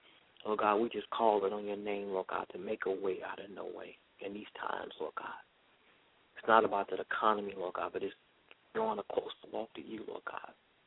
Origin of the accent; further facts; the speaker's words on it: Tennessee, United States; So I'm from Tennessee, so I went home, and there was a track meet going on.